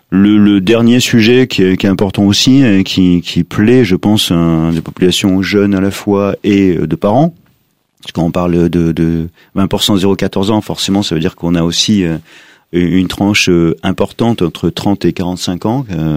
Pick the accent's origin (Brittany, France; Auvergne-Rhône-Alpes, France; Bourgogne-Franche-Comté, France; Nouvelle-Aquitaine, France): Auvergne-Rhône-Alpes, France; moi je suis originaire de la Drôme provençale.